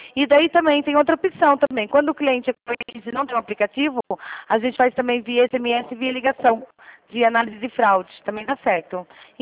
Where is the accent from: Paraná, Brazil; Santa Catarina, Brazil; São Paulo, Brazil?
São Paulo, Brazil; Rio Claro; eu sou de Rio Claro, São Paulo